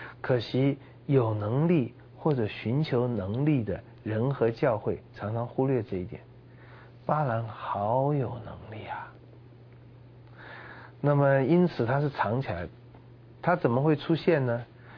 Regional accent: China; 我们中国人说一个人会写文章，出口成章

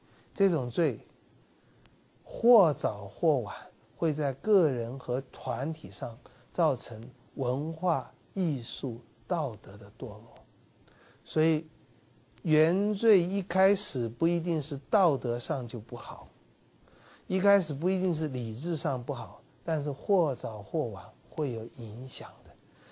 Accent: China; 用我们中国人的一句话来讲，就是不孝

